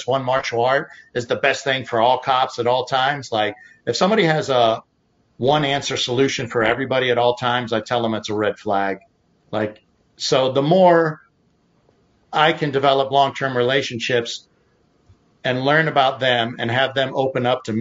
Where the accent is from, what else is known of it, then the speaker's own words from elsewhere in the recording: Ohio, United States; also born or lived in Pittsburgh, United States; and I had a blessed life growing up in Ohio and Pittsburgh.